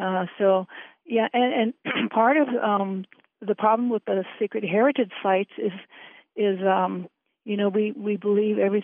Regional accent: Yakutat, Alaska, United States; Quashk is an actual place in my community. It's the site of the humpback salmon creek from Yakutat.

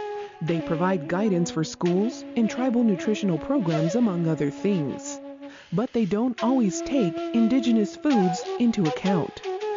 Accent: Isleta Pueblo, New Mexico, United States; from Isleta Pueblo

